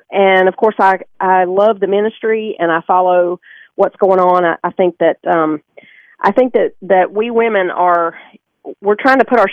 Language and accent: English; the Carolinas, United States; also born or lived in California; Our sort of home base ended up being in the Carolinas, but I was born in California, so.